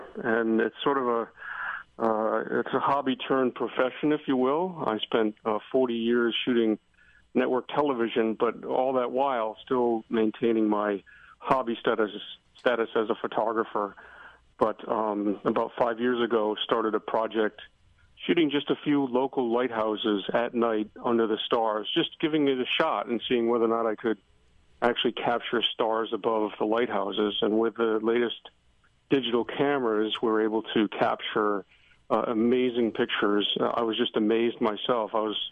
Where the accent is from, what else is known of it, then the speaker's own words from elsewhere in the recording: Watch Hill, Rhode Island, United States; I grew up in Watch Hill.